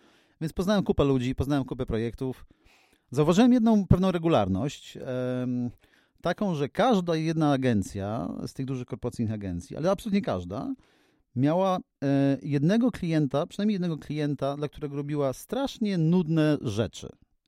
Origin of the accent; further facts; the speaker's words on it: Masovian Voivodeship, Poland; moved away as an adult; also born or lived in Warsaw; now in United Kingdom; jestem takim dzieckiem pokolenia stanu wojennego. Gdzieś tam dorastałem sobie w małym miasteczku koło Radomia potem przyszedł czas na studia, wyjechałem do Warszawy.